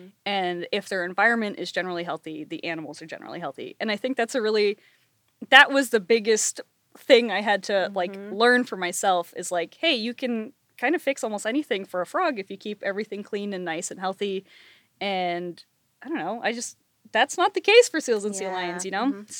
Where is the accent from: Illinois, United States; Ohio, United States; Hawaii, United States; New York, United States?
Hawaii, United States; I grew up in Hawaii, and there's not... any native, it depends who you ask, considered not to be any native species of amphibians in Hawaii.